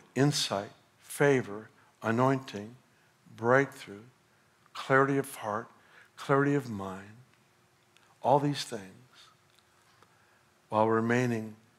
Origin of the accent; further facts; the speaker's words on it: Sacramento, California, United States; also born or lived in Los Angeles; I was raised in Sacramento, L.A., then up here, and I've always been a San Francisco Giants fan.